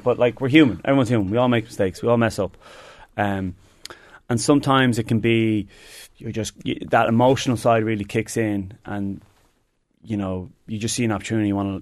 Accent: Ireland; And as an Irish person, you kind of go, geez, this is a bit mad, like.

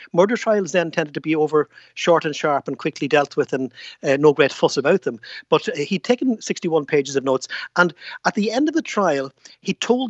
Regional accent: County Donegal, Ireland; growing up there

